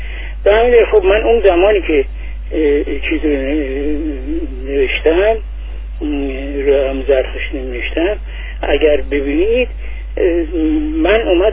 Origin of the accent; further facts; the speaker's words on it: Iran; moved away; چون از ایران که رفتم بیرون، اومدم بیرون از همون موقع 27 اومدم بیرون